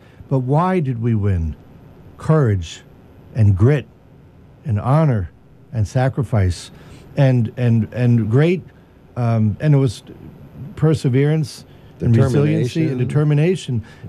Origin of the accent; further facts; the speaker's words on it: Long Island, New York, United States; I'm a kid from Long Island. My parents are from New York City